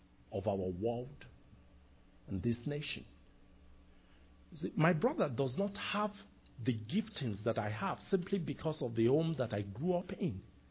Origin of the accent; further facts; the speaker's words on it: Southwest, Nigeria; I come from Yoruba land.